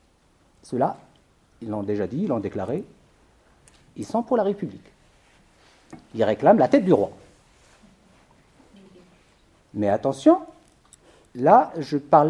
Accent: Morocco; j'aimerais bien avoir le regard des autres sur ce qui se fait dans mon pays d'origine.

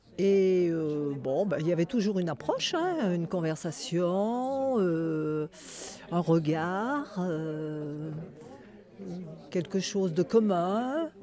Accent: Saint-Marcellin, Auvergne-Rhône-Alpes, France; Je venais pas du tout, je n'habitais pas à Grenoble, je venais du bas du Dauphiné sur la région de Saint-Marcelin.

